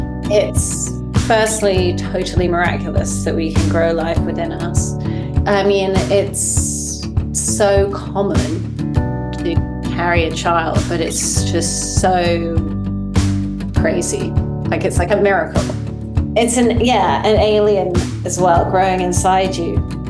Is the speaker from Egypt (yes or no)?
no; England, United Kingdom; So I grew up in the English countryside. I'm number three of four sisters.